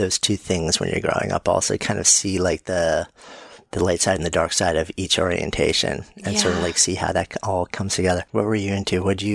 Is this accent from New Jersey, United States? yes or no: no; New York, United States; I grew up in New York at a time where Seattle was everything.